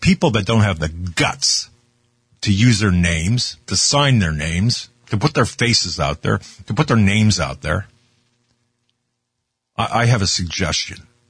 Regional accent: Pennsylvania, United States; He's from my home state of Pennsylvania.

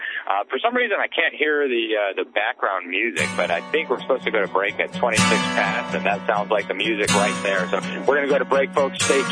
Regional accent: Mexico; And I grew up in Mexico. Actually, I moved there when I was four.

